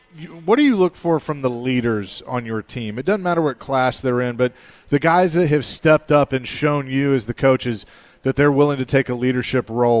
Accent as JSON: {"language": "English", "town": "Nashville", "region": "Tennessee", "country": "United States", "tie": "born or raised there", "said": "Joe grew up in Metro. I grew up in Nashville."}